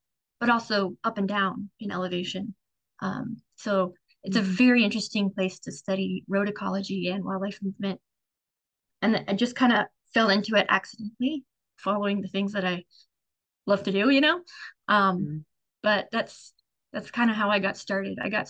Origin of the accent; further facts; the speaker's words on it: Arizona, United States; I grew up in Southern Arizona, so with the saguaros and the cactus in the desert, and really fell in love with the desert where I grew up.